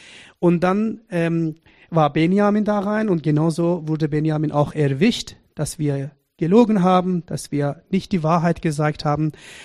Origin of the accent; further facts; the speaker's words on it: Iran; also born or lived in Afghanistan; ich komme aus Afghanistan, ich bin aber im Iran aufgewachsen.